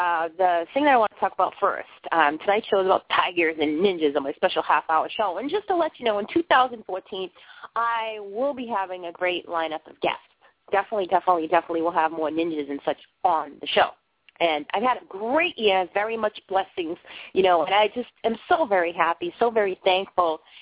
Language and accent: English; Boston, Massachusetts, United States; accent: Boston; I'm from Boston. I'm not talking about, like, in the suburbs. I've lived in the inner city parts of Boston, but so, yeah, it's really thick.